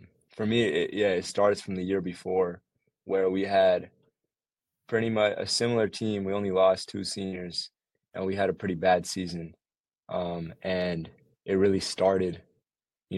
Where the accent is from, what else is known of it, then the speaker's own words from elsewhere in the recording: Chicago, Illinois, United States; born there; Yeah, so I was born in Chicago, and really what brought me into basketball was my dad.